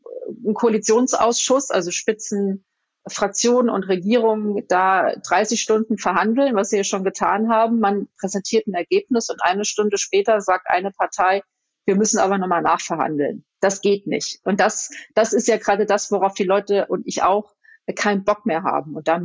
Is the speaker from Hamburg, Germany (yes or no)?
yes; Hamburg, Germany; Da wir ja als Hamburger, Hamburgerinnen und Hamburger miteinander reden